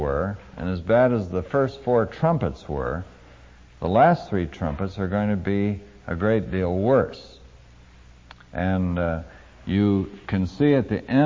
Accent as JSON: {"language": "English", "region": "Pacific Northwest", "country": "United States", "tie": "born or raised there", "said": "and though I was raised in the Northwest, where as far as I know we don't have any"}